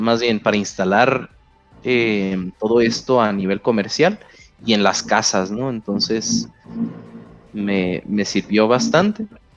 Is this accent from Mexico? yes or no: yes; Cananea, Sonora, Mexico; also born or lived in Mexicali; Soy originario de Cananea, Sonora. Después de la preparatoria, me mudé a Mexicali